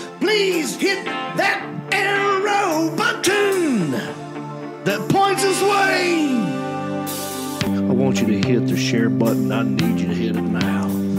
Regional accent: Hickory, North Carolina, United States; That's right. I am from Hickory.

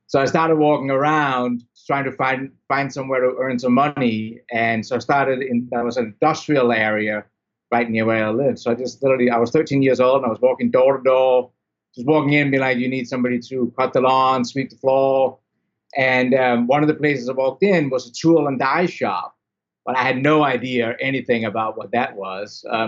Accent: Denmark; I'm originally from Denmark, about 25 kilometers south of Copenhagen. If anybody was wondering where the heck in Denmark. Grew up in suburban, normal kind of life.

